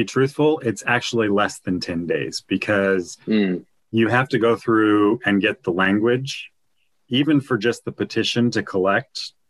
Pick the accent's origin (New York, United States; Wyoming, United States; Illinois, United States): Wyoming, United States; I grew up in Wyoming, which is one of the least populous states in the country. And fireworks pretty much are illegal in Wyoming. So when I moved out here to Washington